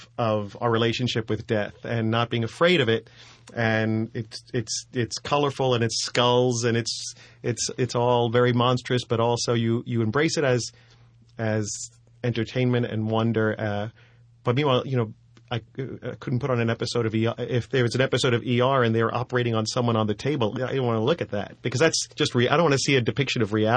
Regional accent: New York, United States; I mean, I was raised in New York. I'm the youngest of three boys

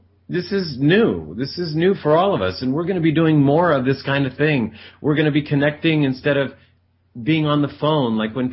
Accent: United States; I was born and raised here in America and not in Italy where they were.

